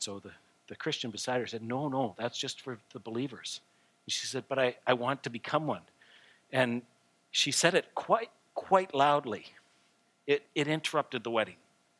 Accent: Canada; Yes, I am Canadian.

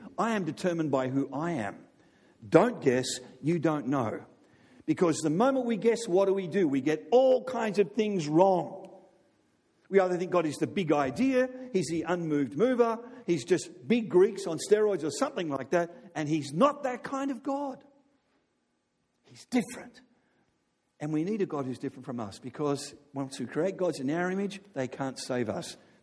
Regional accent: Australia; Now, I'm Australian

